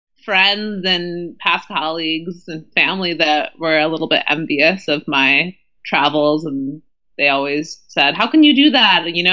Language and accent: English; United States; staying somewhere outside of my home country, the U.S., for a longer period of time